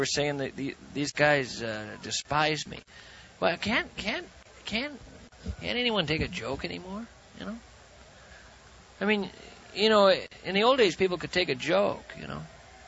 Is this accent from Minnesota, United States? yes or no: yes; Minnesota, United States; Growing up in Minnesota, you know, with a German background